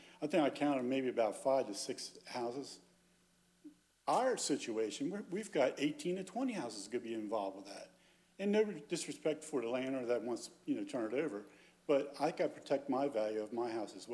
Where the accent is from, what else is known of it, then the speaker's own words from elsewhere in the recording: Wilmington, Delaware, United States; I'm from Wilmington.